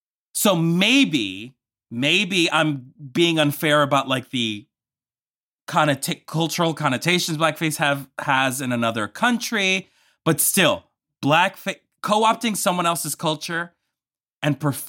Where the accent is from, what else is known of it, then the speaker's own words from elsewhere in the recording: Colombia; moved away; I was born in Colombia.